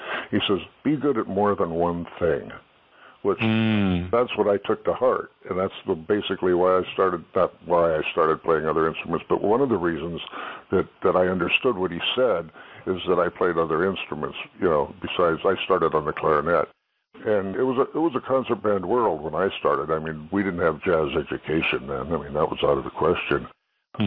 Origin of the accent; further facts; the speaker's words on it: Rivera, California, United States; Well, I'm from Rivera, California, which was an orange grove with 3 rows of houses in it.